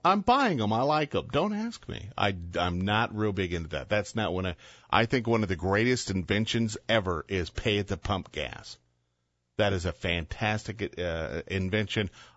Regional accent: Oregon, United States; moved away; and I came from Oregon, so I guess I never have figured out why they can't let people pump their own gas.

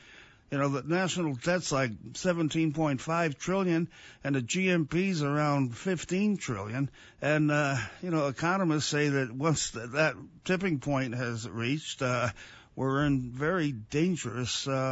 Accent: Ireland; I'm 300 pounds, and I got a brown belt in Hapkido, and I'm an Irishman.

